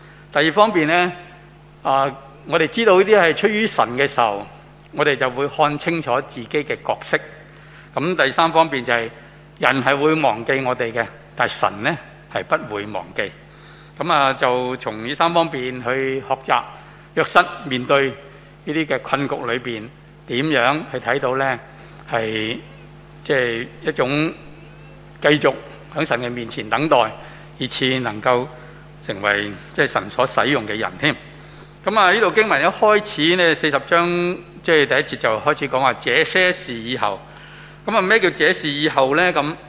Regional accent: Hong Kong; 因为我哋香港人好鍾去旅行㗎嘛

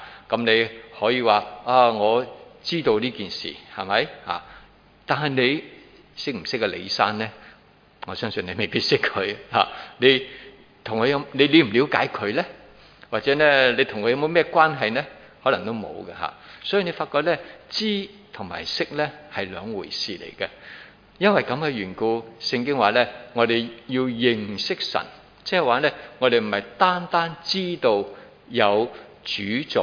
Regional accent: China; 尤其是我哋中國人咧係好中意咧五福臨門嘅喎

